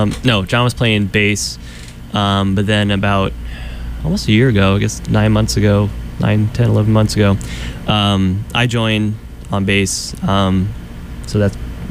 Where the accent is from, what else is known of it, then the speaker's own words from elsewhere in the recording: Ohio, United States; I grew up in Ohio, so it was like a lot of weird metal stuff, like not really good metal scene in Ohio.